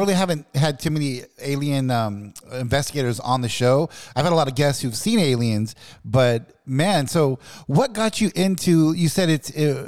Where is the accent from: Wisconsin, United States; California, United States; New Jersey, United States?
California, United States; You know, my wife is Guatemalan, but I'm from California